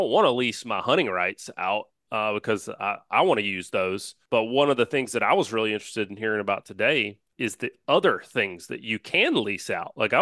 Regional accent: Southeast, United States; You know, growing up in the Southeast, we're used to leasing land. Like that's not a new thing down here.

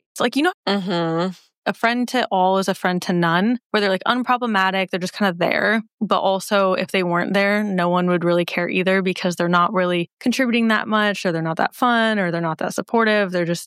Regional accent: Omaha, Nebraska, United States; But I think about Omaha, which is my hometown and Kara's hometown, where literally everyone knows everyone.

